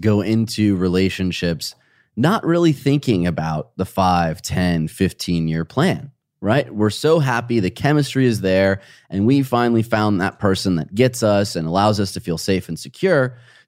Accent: Midwest, United States; I have experienced more living on both coasts, growing up in the Midwest.

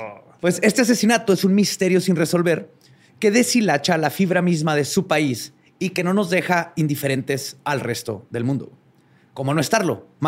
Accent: Mexico; como mexicanos creo que nos va a pegar

